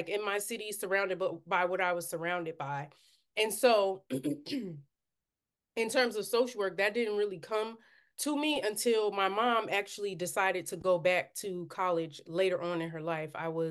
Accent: Newark, New Jersey, United States; so I grew up in Newark, New Jersey, in the inner city, hood, whatever you want to call it.

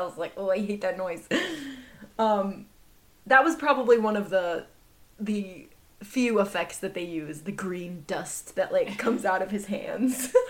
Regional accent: Midwest, United States; I don't do accents, obviously. I'm from the Midwest, okay?

